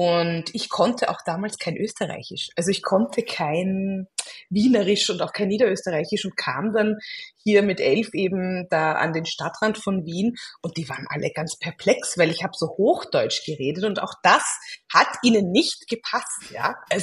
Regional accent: Hong Kong; also born or lived in Austria; Hongkong war für mich eigentlich meine Heimat, also im Sinne von, dort habe ich mich zu Hause gefühlt. Ich war 2 Jahre alt, als wir dorthin gezogen sind.

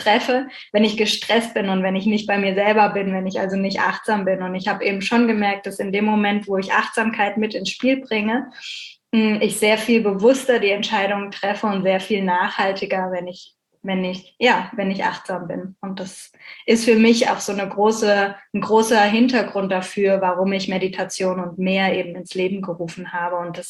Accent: Bucaramanga, Santander, Colombia; Aber bei uns in Bucaramanga habe ich nichts gefunden.

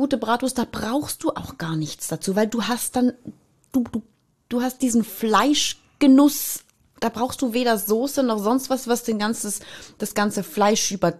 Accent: Eastern Switzerland, Switzerland; Und das geht bei uns in der Ostschweiz, das geht einfach nicht, nein.

